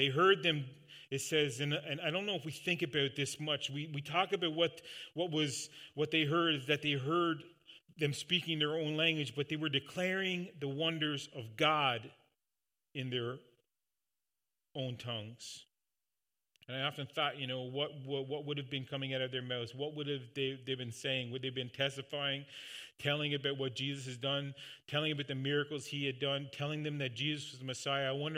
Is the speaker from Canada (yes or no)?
yes; Newfoundland and Labrador, Canada; accent: Newfoundland; their Galilean dialect, something that I'm very familiar with as a Newfoundlander.